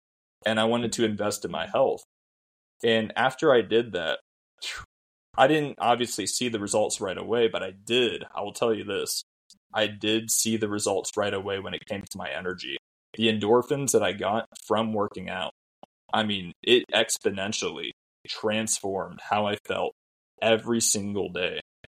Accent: Arkansas, United States; also born or lived in Ohio; So I was born in Ohio, grew up most of my life in Arkansas, actually. My dad's job actually relocated me and my family here.

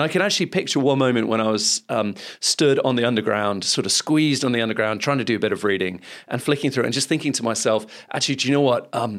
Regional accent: Philippines; because I grew up in the Philippines, which is quite interesting in so many ways, a wonderful place to be

